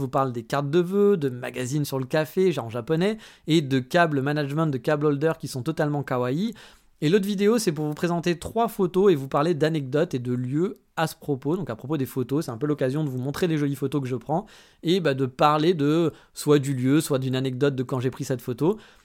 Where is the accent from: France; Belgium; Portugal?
France; now in Japan; chez nous en France